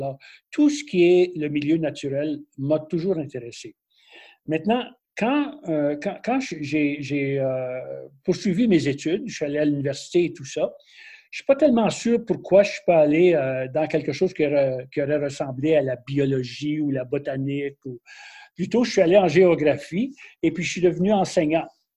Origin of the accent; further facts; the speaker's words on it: Manitoba, Canada; Parce que j'ai grandi, moi, au Manitoba, sur une ferme.